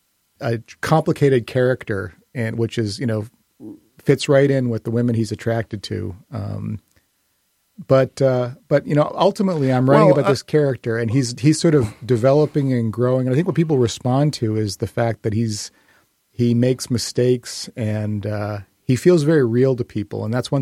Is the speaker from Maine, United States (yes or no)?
yes; Scarborough, Maine, United States; Well, I grew up in Scarborough, and my family is, you know, Franco-American Sanford shoemakers. But like a lot of kids who are from Maine